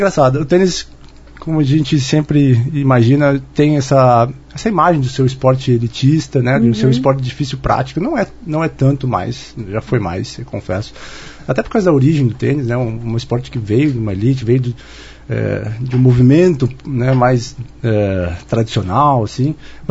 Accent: Curitiba, Paraná, Brazil; Curitiba, eu sou de Curitiba, né

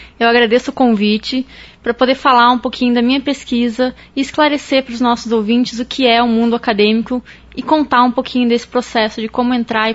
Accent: Guarapuava, Paraná, Brazil; now in Maringá, Brazil; Não, eu sou natural de Guarapuava.

